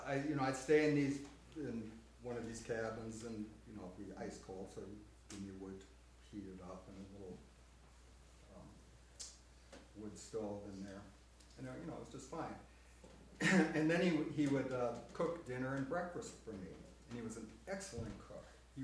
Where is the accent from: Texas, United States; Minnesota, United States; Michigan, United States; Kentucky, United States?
Minnesota, United States; I'm a Norwegian from Minnesota.